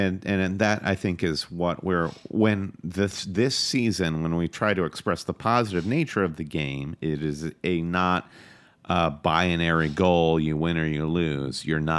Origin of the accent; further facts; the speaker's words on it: United States; we are based in New York City. Proudly so. We're American carpetbaggers, but we do love this game.